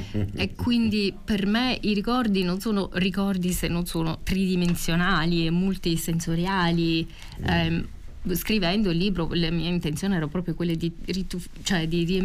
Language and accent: Italian; United States; Italian is a second language; io vengo dal Nuovo Mondo e non siamo, gli americani non sono radicati alla terra alle origini